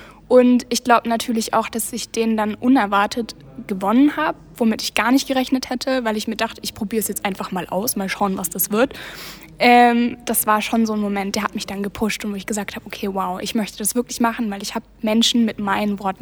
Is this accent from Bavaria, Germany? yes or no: yes; Georgensgmünd, Bavaria, Germany; now in Bamberg, Germany; Und ich komme aus Georgsmünd, beziehungsweise ich wohne jetzt gerade in Bamberg